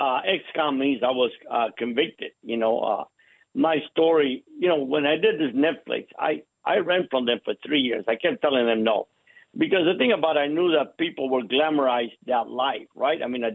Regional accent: Cuba; now in United States; We came from Cuba, lost it all, and went hungry in America. And we came from a very wealthy family in Cuba.

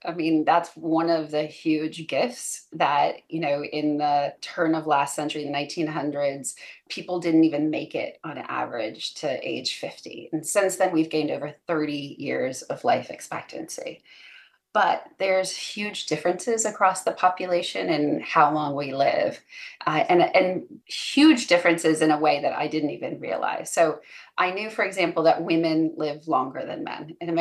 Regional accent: Electric City, Washington, United States; now in Maryland, United States; I grew up in Eastern Washington State on the Columbia River near the Grand Coulee Dam. My hometown is Electric City, population about 900.

